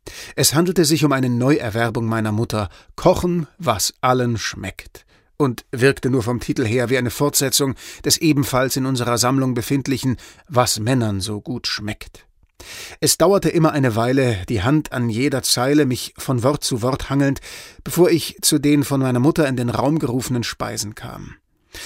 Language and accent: German; Lower Saxony, Germany; Bei uns in Ostfriesland gibt es den Spruch, wat der Buer nicht kennt, dat frett he nicht.